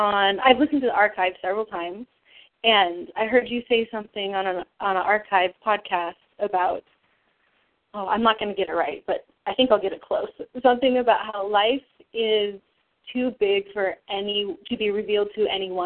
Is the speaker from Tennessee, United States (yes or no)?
no; California, United States; I'm from California.